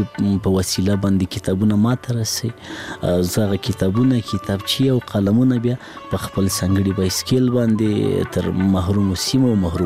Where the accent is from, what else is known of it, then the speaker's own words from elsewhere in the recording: Laghman, Afghanistan; زه په لغمان کې پیدا شوم، په لغمان کې را لوی شوم، ښوونځی مې په لغمان کې لوستې، هغه کتابو او تعلیم او کتابچې او قلم سره زه په لغمان کې آشنا شوم.